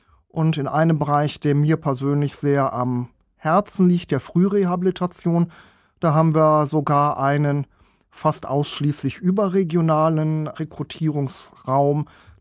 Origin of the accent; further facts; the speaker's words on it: Solingen, North Rhine-Westphalia, Germany; born there; also born or lived in Düsseldorf; now in Krefeld, Germany; bin gebürtiger Solinger, habe dann in Düsseldorf studiert und jetzt hat es mich nach Krefeld verschlagen.